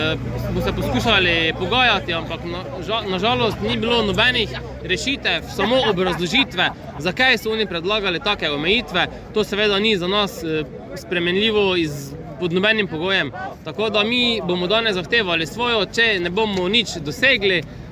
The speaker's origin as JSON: {"language": "Slovenian", "town": "Sveti Jurij ob Ščavnici", "region": "Mura", "country": "Slovenia", "said": "Prišli smo iz Pomurja, natančneje Svetega Jurija v Šavnici."}